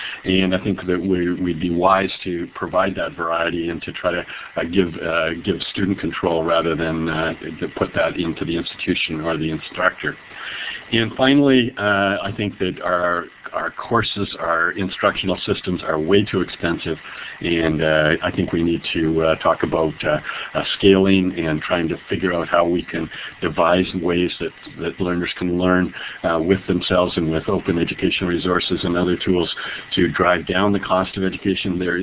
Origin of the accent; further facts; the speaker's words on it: Calgary, Alberta, Canada; I'm from Calgary, and we're really cowboys at heart